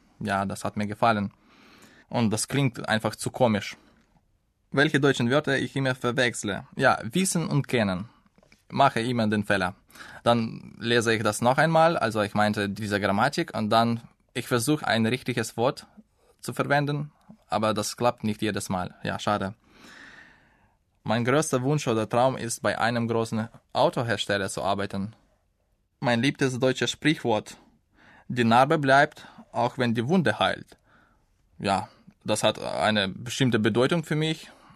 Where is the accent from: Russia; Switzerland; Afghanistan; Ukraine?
Ukraine; Zaporizhzhia, Zaporizhzhia Oblast; German is a second language; moved away as an adult; now in Düsseldorf, Germany; Ich komme aus der Ukraine, aus Zaporozhye. Ich bin im Jahr 1987 geboren.